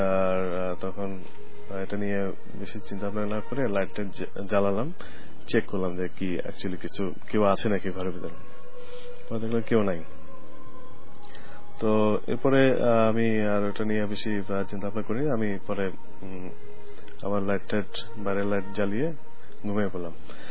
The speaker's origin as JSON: {"language": "Bangla", "town": "Mymensingh", "region": "Mymensingh Division", "country": "Bangladesh", "tie": "born there", "said": "আমি এর আগে 5 বছর আগে আমি যেখানে থাকতাম ময়মনসিংহে আমার জন্মস্থান"}